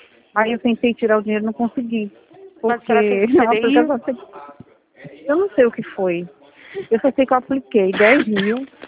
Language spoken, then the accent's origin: Portuguese; São Paulo, Brazil; São Paulo. É São Paulo, São Paulo. Isso, eu nasci no Hospital São Luís. Morei na Avenida Miruna.